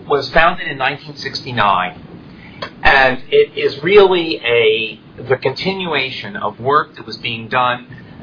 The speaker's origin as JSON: {"language": "English", "town": "Philadelphia", "region": "Pennsylvania", "country": "United States", "tie": "born or raised there", "said": "But I grew up in Philadelphia, obviously, and I'm really well aware of the Quaker influence. And I grew up in a neighborhood that was largely Catholic in East Mount Airy."}